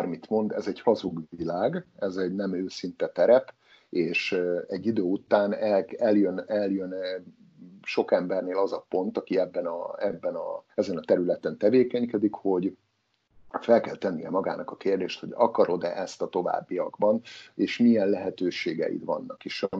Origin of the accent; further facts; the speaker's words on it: Hungary; moved away as an adult; now in United States; ti Panamában vagytok, mi az USA-ban, és azért Magyarországról jövünk, ahol a gyökereink vezetnek